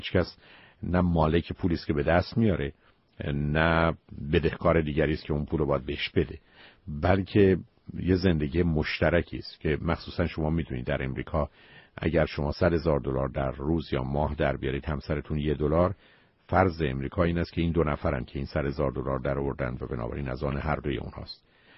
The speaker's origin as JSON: {"language": "Persian", "country": "Iran", "moved": "yes", "said": "بسیاری از ما که از ایران آمدیم"}